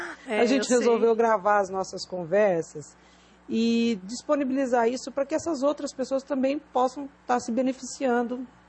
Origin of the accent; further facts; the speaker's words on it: Brazil; accent: caipira; É, então, nós somos caipiras mesmo. É. Tanto que dá para perceber no nosso sotaque.